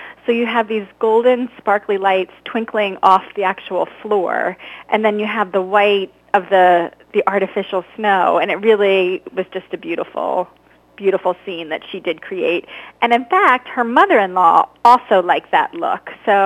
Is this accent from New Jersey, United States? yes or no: yes; New Jersey, United States; You guys are all from Texas, and I'm from Jersey